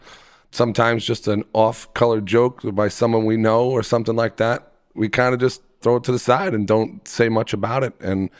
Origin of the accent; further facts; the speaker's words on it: New York, United States; I grew up on Long Island.